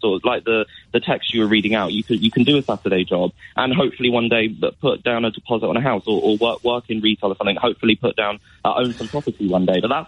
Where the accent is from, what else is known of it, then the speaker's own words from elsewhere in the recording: London, United Kingdom; I graduated in July, and I grew up in East London.